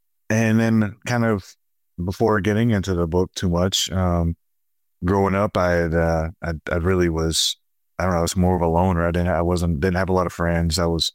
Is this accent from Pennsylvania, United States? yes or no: no; Kentucky, United States; So growing up, I'm from Kentucky originally. I kind of grew up in a little bit of a broken home.